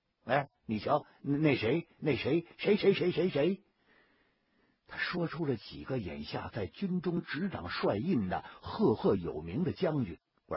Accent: China; 作为一个中国人，我当然期待着自己的同胞能拿回个诺贝尔文学奖啊

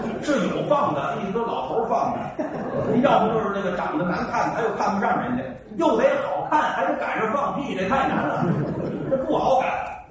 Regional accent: Tianjin, China; 你看，还是那句话，我是天津人，天津有一海河

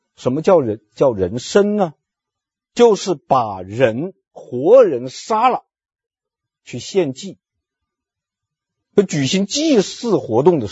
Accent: China; 直到今天我们中国人身上还有周公的影响，只是大家不知道

